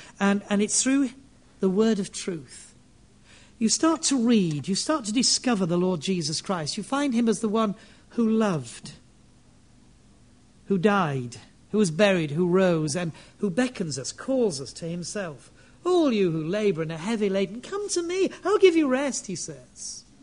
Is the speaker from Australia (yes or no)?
no; Yorkshire and the Humber, United Kingdom; I really should have bought one, but it was £1.50, and I am from Yorkshire.